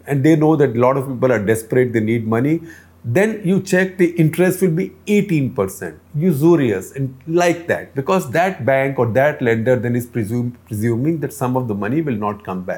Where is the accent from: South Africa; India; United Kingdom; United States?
India; first language Hindi; English is a second language; I'm lapsing into Hindi because that's my mother tongue or my native tongue.